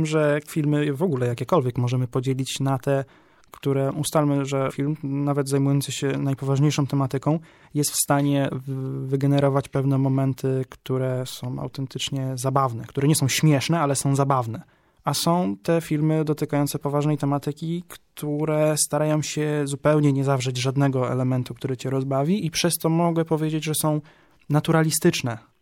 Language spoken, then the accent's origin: Polish; Gdynia, Pomeranian Voivodeship, Poland; ja jestem dzieciakiem z Gdyńskiej Chylonii, więc możemy sobie podać rękę